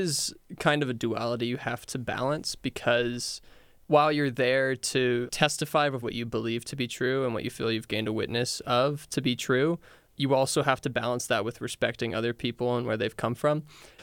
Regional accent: Virginia, United States; So I'm from Virginia.

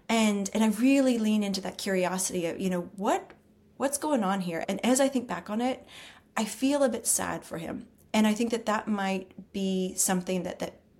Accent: Texas, United States; I grew up in Texas. I grew up in a really red spot.

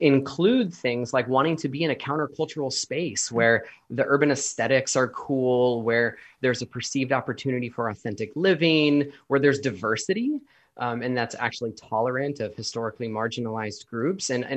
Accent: San Diego, California, United States; it was used where I grew up in San Diego as like decoration and planters.

